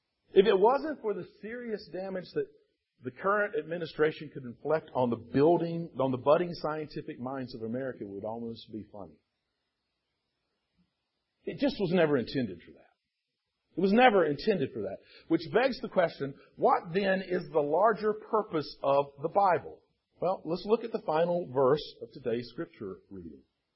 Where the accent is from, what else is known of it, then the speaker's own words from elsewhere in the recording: United States; As an American, I find it repulsive and dangerous.